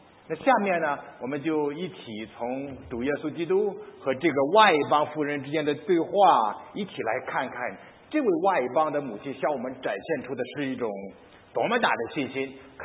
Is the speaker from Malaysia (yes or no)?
no; Qingdao, Shandong, China; 你再看看我来自的地方那个青岛哈，这些城市都是非常发达的